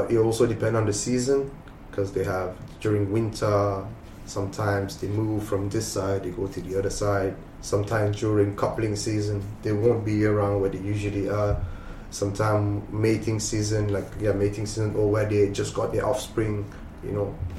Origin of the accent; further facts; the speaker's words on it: Mauritius; you come from South Africa, I come from Mauritius, we see landscapes that are like heaven, bro.